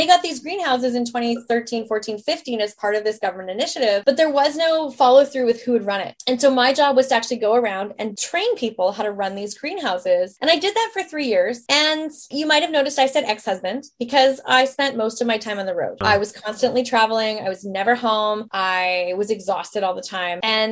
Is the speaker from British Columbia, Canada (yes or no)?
yes; British Columbia, Canada; moved away as an adult; But I'm actually from Vancouver Island originally, so I understand how far north I am. I've been here for 7 years and a month. Actually, you're catching me 6 weeks before I leave for Alberta.